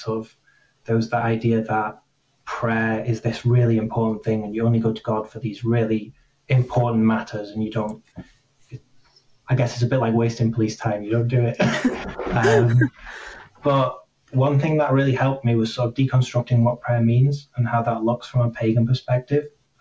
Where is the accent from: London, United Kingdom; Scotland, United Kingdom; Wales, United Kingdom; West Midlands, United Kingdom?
Wales, United Kingdom; because I was raised in Welsh education. So my most of my primary and all of my secondary school education was in the medium of Welsh.